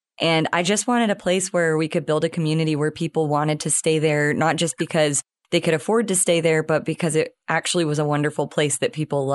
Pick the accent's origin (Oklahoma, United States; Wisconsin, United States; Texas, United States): Texas, United States; Tyler; also born or lived in San Diego; I'm originally from Northeast Texas, around in Tyler, and I really wanted to get closer to my parents for the entire time I lived in San Diego, which was almost 20 years.